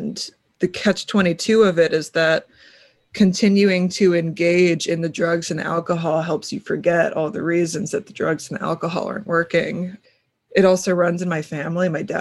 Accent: Washington, District of Columbia, United States; also born or lived in Louisiana; So I was born in Louisiana, where my dad's from, but then grew up in Washington, D.C., where my very WASPy mother's from.

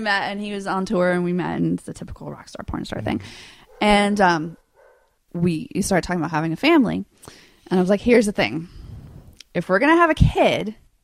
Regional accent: Louisiana, United States; I grew up in Louisiana with no money.

